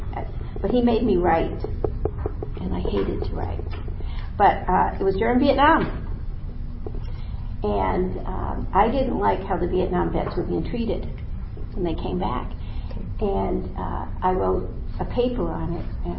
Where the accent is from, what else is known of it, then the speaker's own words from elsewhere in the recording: New England, United States; because, you know, I'm from New England